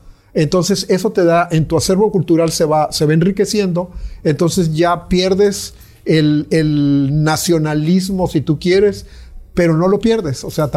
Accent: Mexico; now in Mérida, Mexico; Entonces ya no soy netamente mexicano, porque tampoco, aquí tengo 9 años viviendo en Mérida, tampoco soy netamente yucateco.

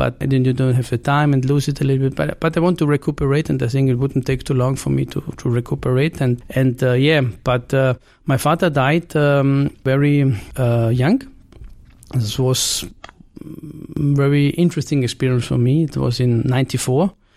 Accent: Austria; also born or lived in Vienna / Italy; I grew up in the southern part of Austria, which is close to the border of Italy and Slovenia, former Yugoslavia.

